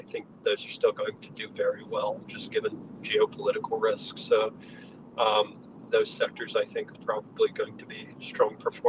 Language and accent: English; South Carolina, United States; Like I'm in South Carolina, my home state